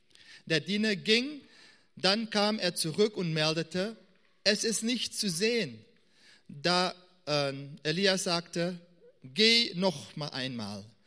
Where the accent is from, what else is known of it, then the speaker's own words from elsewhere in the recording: Suriname; Ich bin in Suriname aufgewachsen und ich weiß, was es bedeutet, zu hören, den Regen rauschen zu hören.